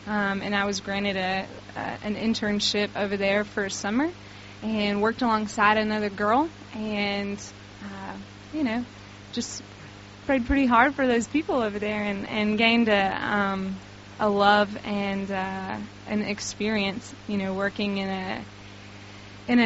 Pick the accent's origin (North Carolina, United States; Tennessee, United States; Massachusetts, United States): Tennessee, United States; I'm actually from the South, so good old Tennessee.